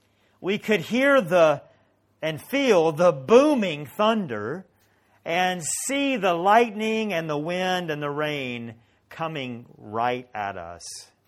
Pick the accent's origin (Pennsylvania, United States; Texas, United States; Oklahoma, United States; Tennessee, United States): Tennessee, United States; Many of you know I come from Tennessee and from the Appalachian Mountains. Grew up doing a lot of hiking.